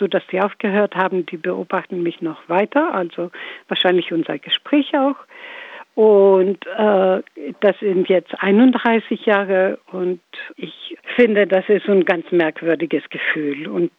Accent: Greece; now in Hamburg, Germany; Ich bin Griechin und lebe seit 40 Jahren in Hamburg als Griechin

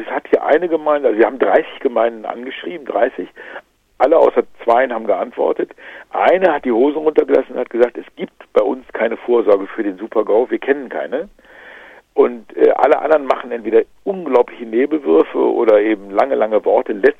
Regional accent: Aachen, North Rhine-Westphalia, Germany; ich selber bin hier Grenzgänger, also ich habe immer auf beiden Seiten gewohnt. Und man ist als Aachener, ist es eigentlich klar, man kann das Niederländische, kriegt man immer kapiert.

